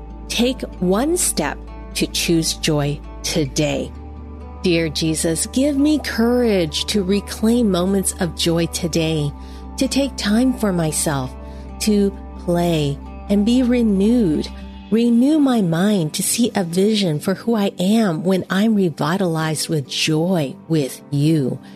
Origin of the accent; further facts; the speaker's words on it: United States; And I'm Chinese American. So I also love Mahjong.